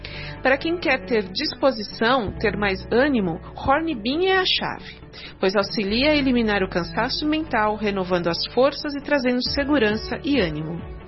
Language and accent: Portuguese; Brazil; Sou brasileira e moro na cidade de São Paulo.